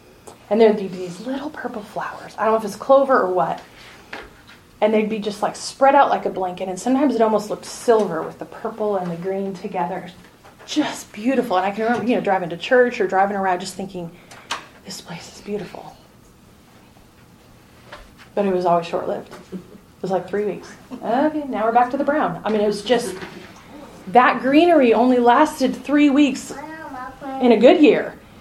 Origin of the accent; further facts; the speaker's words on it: Washington, United States; I grew up in Washington State in the foothills of the Cascade Mountains, right?